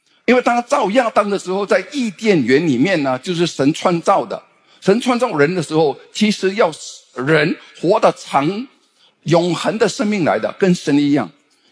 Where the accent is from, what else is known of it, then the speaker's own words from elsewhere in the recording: Fujian, China; 出国我们福建话叫假峰，